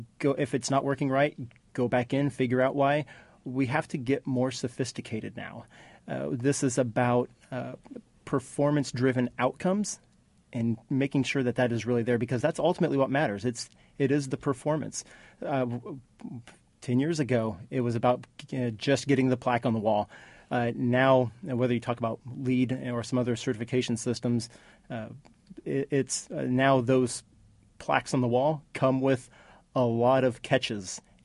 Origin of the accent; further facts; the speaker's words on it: Indiana, United States; And I think living in Indiana most of my life and being born and raised in West Central Indiana, being in the urban, being in the rural